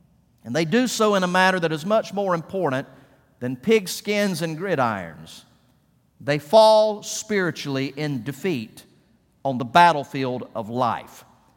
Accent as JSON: {"language": "English", "town": "Valdosta", "region": "Georgia", "country": "United States", "tie": "born or raised there", "said": "It was a late season Friday night between the Lowndes Vikings and the Valdosta Wildcats. There in my hometown, we call that crosstown rivalry the Wintersville Classic."}